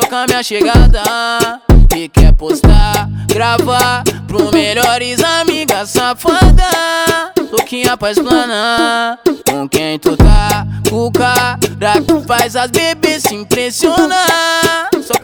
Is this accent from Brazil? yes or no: yes; Porto Alegre, Rio Grande do Sul, Brazil; Diretamente dessa vista linda aqui de Porto Alegre, minha terra que eu amo.